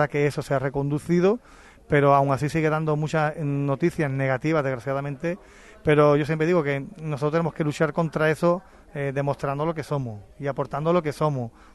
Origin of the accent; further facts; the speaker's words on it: Andalusia, Spain; yo como buen andaluz sigo también todos los equipos nuestros en cualquier categoría